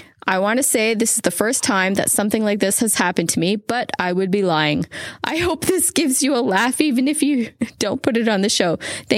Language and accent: English; Buffalo, New York, United States; Ontario is like my second home. I grew up in Buffalo.